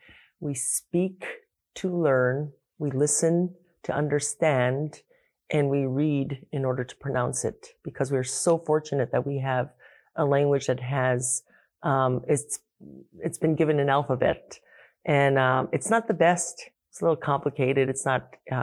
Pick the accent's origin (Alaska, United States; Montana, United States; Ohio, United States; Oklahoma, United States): Alaska, United States; Pribilof Islands; also born or lived in Aleutian Islands; Our people, we come from the Pribilof Island. I mean, we come from the Aleutian Islands originally.